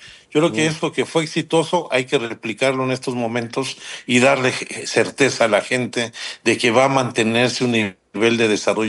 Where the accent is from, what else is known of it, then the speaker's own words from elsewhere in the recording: San Miguel Chapultepec, Mexico City, Mexico; Yo soy originario de San Miguel Chapultepec también